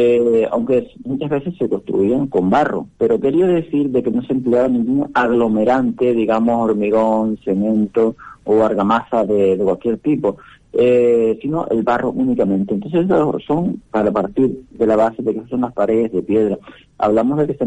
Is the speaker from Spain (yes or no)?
yes; Canary Islands, Spain; a los que somos de Fuerteventura y lo vemos, pues, a diario